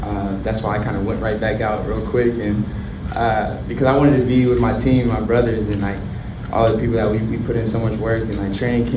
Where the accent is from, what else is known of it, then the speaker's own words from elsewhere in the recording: Oklahoma, United States; growing up in Oklahoma, like going to games and NBA games as a kid